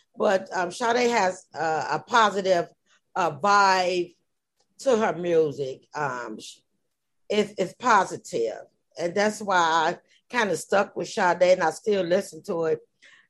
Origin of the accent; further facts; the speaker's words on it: Chicago, Illinois, United States; I grew up in Chicago, Illinois, in the Robert Taylor Homes. Those are the projects in Chicago